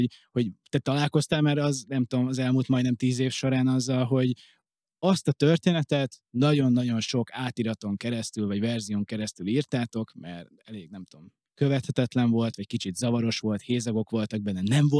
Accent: Hungary; néha én úgy rakom le a forst, hogy frankon büszke vagyok arra, hogy magyar vagyok

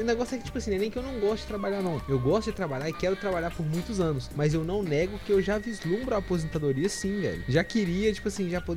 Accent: Brazil; sou brasileiro, não conheço nem esse conceito.

